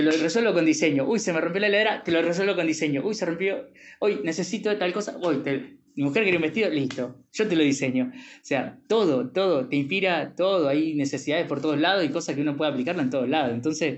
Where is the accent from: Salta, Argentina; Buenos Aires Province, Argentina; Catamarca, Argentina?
Buenos Aires Province, Argentina; Tigre; now in San Fernando, Argentina; Yo vivo acá en San Fernando, cerca de Tigre, me crié en Tigre, en la isla de Tigre, en las islas, que no tienen agua corriente.